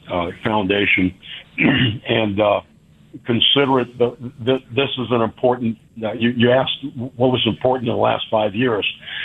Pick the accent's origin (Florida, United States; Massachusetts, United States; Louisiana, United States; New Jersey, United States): Louisiana, United States; St. Bernard Parish; And I'm from St. Bernard Parish, grew up in St. Bernard, went to the public schools of St. Bernard, went up north to college at LSU.